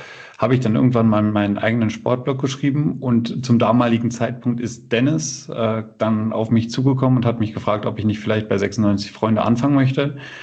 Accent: Bückeburg, Lower Saxony, Germany; born there; Also ich bin in der Region geboren, in Bückeburg. Das dürfte den wenigsten etwas sagen.

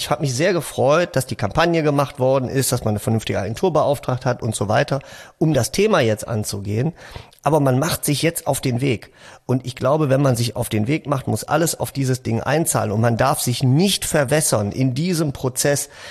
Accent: Essen, North Rhine-Westphalia, Germany; man sagt schon gar nicht, ich komme aus Essen

